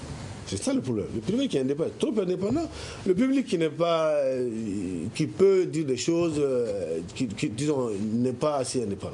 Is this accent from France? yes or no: no; Mali; chez nous au Mali